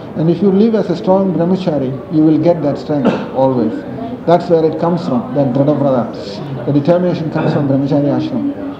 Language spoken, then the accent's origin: English; Kerala, India; now in London, United Kingdom; Yeah, I'm from Kerala. I've been living here for a while now, 15, 20 years. Yeah, in the West.